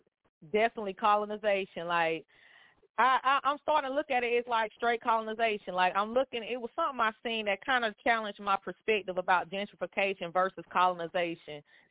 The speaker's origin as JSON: {"language": "English", "town": "Winston-Salem", "region": "North Carolina", "country": "United States", "tie": "born or raised there", "said": "now I'm from East Winston. I haven't stayed here"}